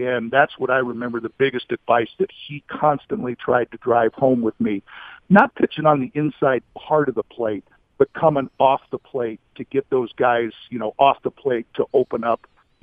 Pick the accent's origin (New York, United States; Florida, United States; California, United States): California, United States; I grew up in California and I was 10 years old and I remember that team extremely well